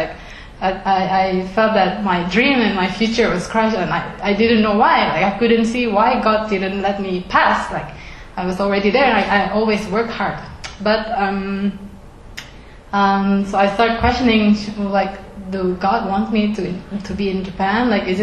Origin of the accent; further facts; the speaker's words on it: Indonesia; I'm from Indonesia. I'm Chinese-born Indonesia.